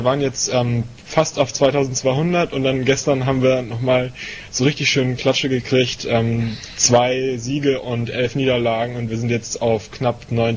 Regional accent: Hamburg, Germany; ich komme aus Hamburg, bin zurzeit Oberstufenschüler

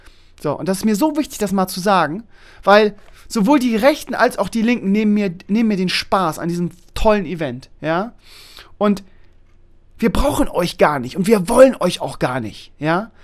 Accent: Germany; das gibt mir ein Gefühl von, ich bin Deutscher und ich gehöre dazu

